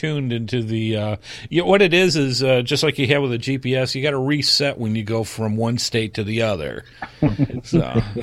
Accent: Michigan, United States; I'm from Michigan. I can tolerate most of it, even though I have to admit I am a bit put into now being from the South for the past 8 years.

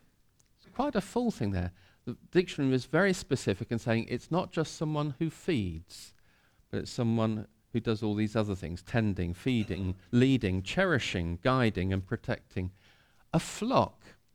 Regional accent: London, United Kingdom; also born or lived in North Wales; now in England; I was brought up in North London.

